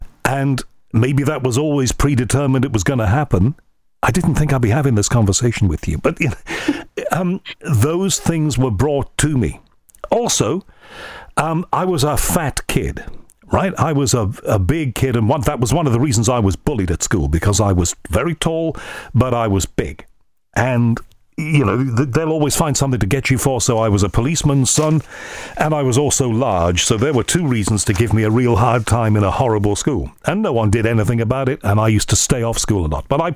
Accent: Liverpool, North West England, United Kingdom; You know, I was born and brought up in Liverpool. I was lucky to be and gifted to have been brought up in Liverpool, a wonderful multicultural, free-thinking city that is a creative dynamo.

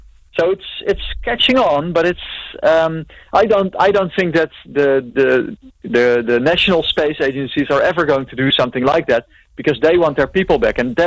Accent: Netherlands; English is a second language; I'm Dutch, I'm not American

